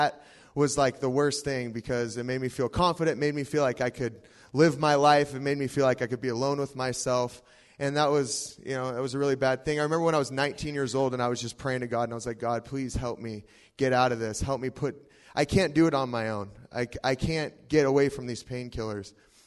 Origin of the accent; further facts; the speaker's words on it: Seattle, Washington, United States; I'm from Seattle, around Seattle area.